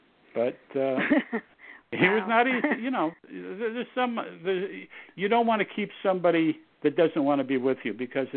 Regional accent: Seattle, Washington, United States; moved away as an adult; I'm from Seattle, University of Washington. Right after college, I got my car, drove down to Los Angeles.

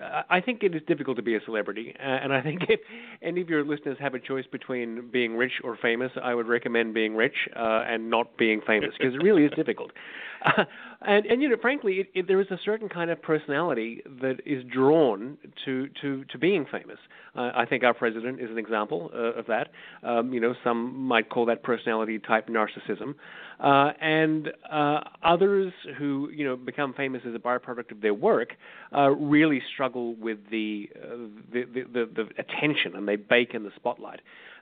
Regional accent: Queensland, Australia; now in New York, United States; I'm from Australia, which is kind of the provinces, culturally speaking. there was certainly a limit to the kinds of people you could meet staying home in Queensland, where I'm from. So I jumped on a plane and I went to the big city.

